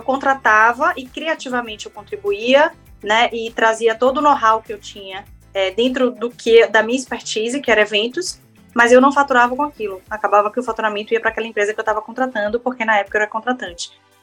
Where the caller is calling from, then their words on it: Salvador, Bahia, Brazil; Falo aqui de Salvador. A gente começou nossa história aqui em Salvador.